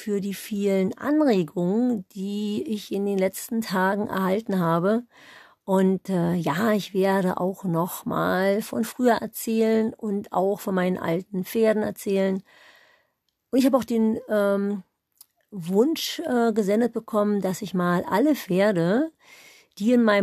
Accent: East Germany, Germany; Da habe ich als Kind wahnsinnig viel ohne Sattel geritten, weil es gab einfach mal nicht so viele Sättel und passende Sättel schon gar nicht. Jeweils bei uns im Osten.

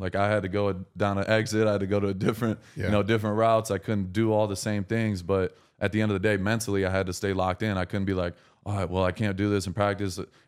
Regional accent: Lapeer, Michigan, United States; I'm originally from Lapeer, Michigan, out in the country, like right outside of Flint, Michigan. Super country town.

